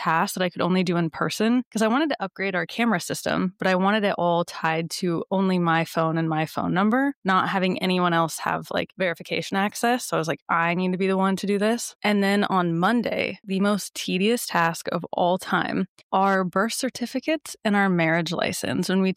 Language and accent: English; Kansas, United States; born there; since I was born in Kansas, I had to get mine done at the Secretary of State in Topeka, Kansas.